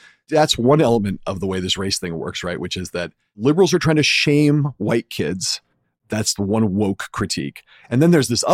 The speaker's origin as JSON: {"language": "English", "region": "California", "country": "United States", "tie": "born or raised there", "said": "I spent a lot of time in Michigan as a kid. I grew up in California"}